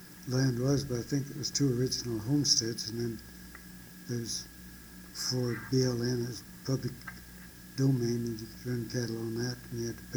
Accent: Sidney, Nebraska, United States; born there; now in Kremmling, United States; Well, I'm … I was born in Sidney, Nebraska, August

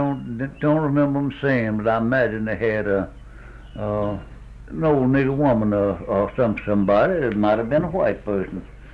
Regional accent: Louisiana, United States; born there; I was born in East Louisiana, just over my year in this parish

